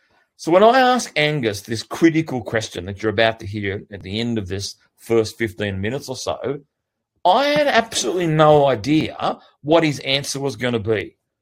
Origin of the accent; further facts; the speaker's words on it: Australia; That is exactly 17,007 kilometres from where I grew up here in Australia.